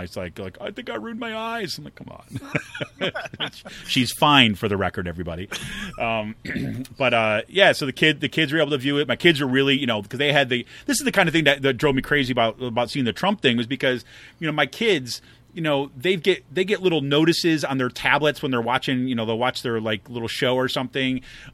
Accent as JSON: {"language": "English", "town": "Utica", "region": "New York", "country": "United States", "tie": "born or raised there", "said": "it passes is almost directly over where I grew up in Utica, New York, right?"}